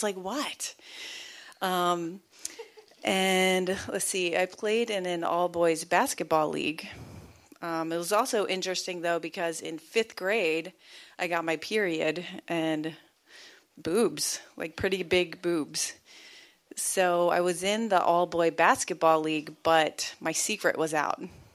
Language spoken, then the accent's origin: English; Maryland, United States; So I'm from Cecil County, Maryland, and also known as Cecil Ducky.